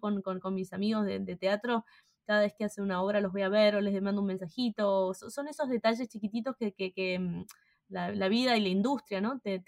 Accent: Argentina; Yo soy argentina y es lo que me hace especial y es lo que me hace única.

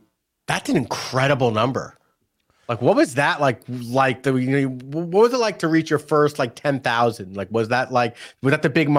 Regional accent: New York, United States; moved away as an adult; So I grew up in New York, and we had the Z Morning Zoo from Z100. But then I moved to San Diego in the 90s

